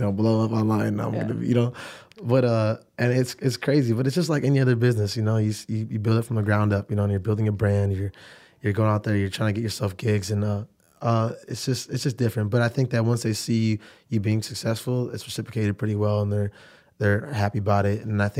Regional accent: Sioux Falls, South Dakota, United States; Like, you're like, oh yeah, I came from Sioux Falls. I'm like, oh wow, man, for real? But then I come here and they're like, oh, you're just from Sioux Falls, you know?

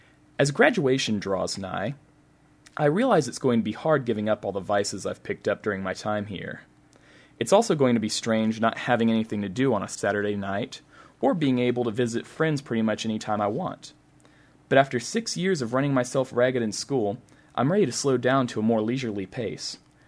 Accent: Couch, Missouri, United States; now in Columbia, United States; Columbia, Missouri for 3.5 years now, but I was born and raised in Couch, a community in the Ozarks home to about 70 people.

